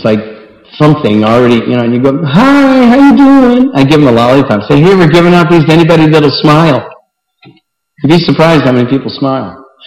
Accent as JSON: {"language": "English", "country": "Ireland", "said": "because I'm Irish and I'm a hockey player"}